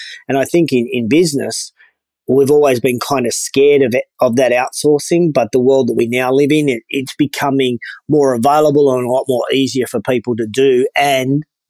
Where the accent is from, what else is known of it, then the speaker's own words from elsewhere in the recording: Sydney, New South Wales, Australia; born there; also born or lived in Newcastle; I was born in Sydney and then moved to Newcastle for uni.